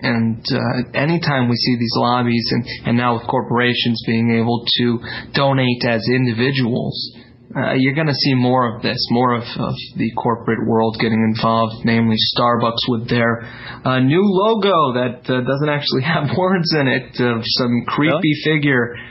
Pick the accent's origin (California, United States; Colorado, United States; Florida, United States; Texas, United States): Florida, United States; Millions of bees mysteriously die in my home state of Florida.